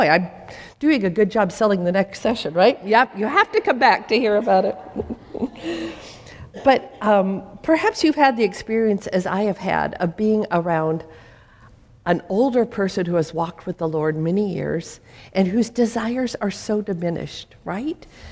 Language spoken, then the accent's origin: English; Portland, Oregon, United States; also born or lived in Seattle / Los Angeles / Minnesota; I grew up in Portland, Oregon, and I love Portland, Oregon. Or as I was saying over breakfast, I love the Oregon that I grew up in.